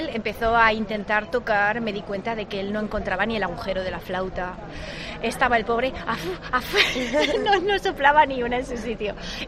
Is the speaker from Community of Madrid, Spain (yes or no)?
yes; Madrid, Community of Madrid, Spain; born there; now in Cartagena, Spain; Bueno, nací en Madrid.